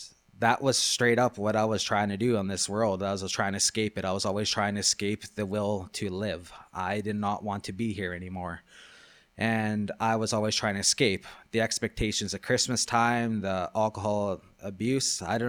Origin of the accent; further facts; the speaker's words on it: Prince Albert, Saskatchewan, Canada; from Prince Albert